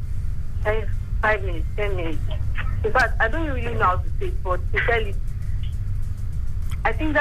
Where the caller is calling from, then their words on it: Ikotun, Lagos, Nigeria; from Ikotun.